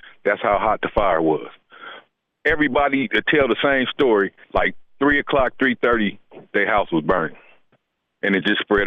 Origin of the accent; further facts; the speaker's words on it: Altadena, California, United States; Growing up in Altadena, I grew up in Altadena. It was a black community.